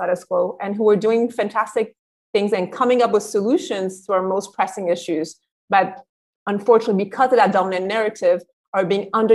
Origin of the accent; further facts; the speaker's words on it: Côte d’Ivoire; if I tell them I'm from the Ivory Coast, they often look at me like, well, where are you really from?